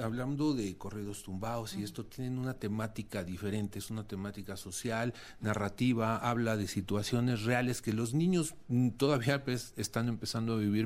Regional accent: Mexico; somos muchos mexicanos

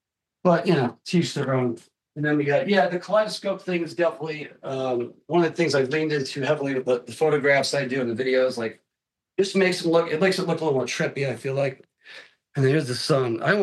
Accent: Cleveland, Ohio, United States; Yeah, I'm from Cleveland.

